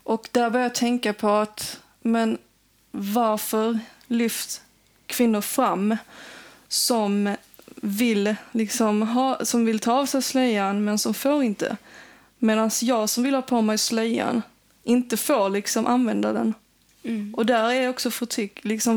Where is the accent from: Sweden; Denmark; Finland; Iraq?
Iraq; Jag är från Irak.